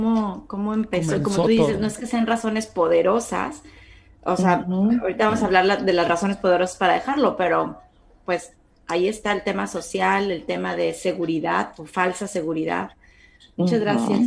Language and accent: Spanish; Tampico, Tamaulipas, Mexico; now in Mexico City, Mexico; soy de Tampico, llegué a vivir a México por ahí del 2003